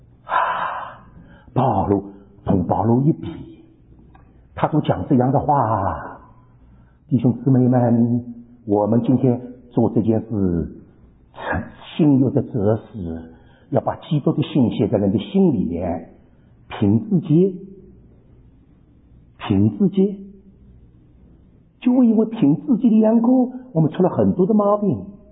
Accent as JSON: {"language": "Chinese", "country": "China", "said": "因为我中国人"}